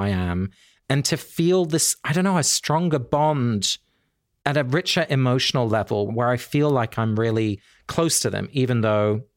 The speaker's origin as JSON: {"language": "English", "region": "England", "country": "United Kingdom", "tie": "born or raised there", "said": "They lived in the Netherlands. I grew up in England."}